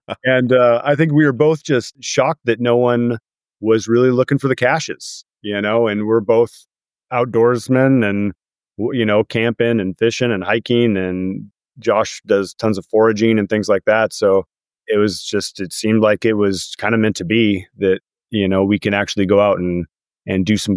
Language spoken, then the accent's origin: English; Alaska, United States; also born or lived in Washington; Yeah, I grew up in Alaska, and I was born in Washington, up in Puget Sound area